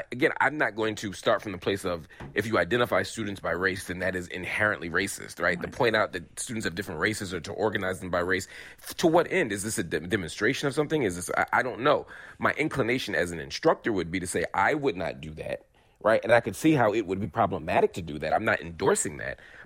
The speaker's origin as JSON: {"language": "English", "town": "Philadelphia", "region": "Pennsylvania", "country": "United States", "tie": "born or raised there", "said": "the history stories I got growing up in Philadelphia school district"}